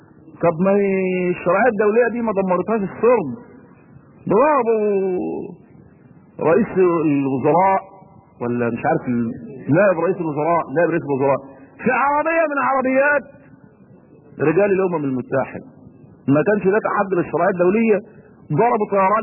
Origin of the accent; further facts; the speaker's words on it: Egypt; عشان يركب عندنا في مصر هنا